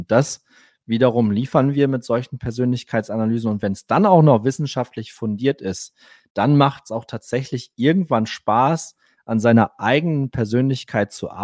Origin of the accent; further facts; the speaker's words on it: Cloppenburg, Lower Saxony, Germany; Ich bin, wie gesagt, in Kloppenburg groß geworden. Ich habe bis zu meinem 23. Lebensjahr bei meinen Eltern gelebt.